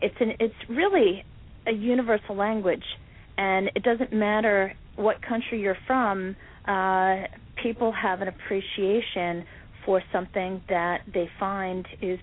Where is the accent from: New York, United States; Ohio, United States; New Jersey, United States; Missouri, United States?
New York, United States; I'm a little biased because I am from New York